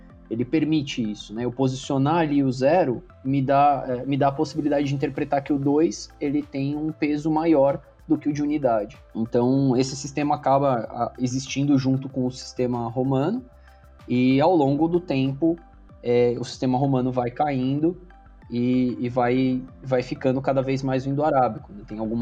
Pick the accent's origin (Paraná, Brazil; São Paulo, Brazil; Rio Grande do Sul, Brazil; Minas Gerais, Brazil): São Paulo, Brazil; eu sou paulistano também, mas é aquela história do paulistano não tem sotaque, né? E a gente tem, é isso.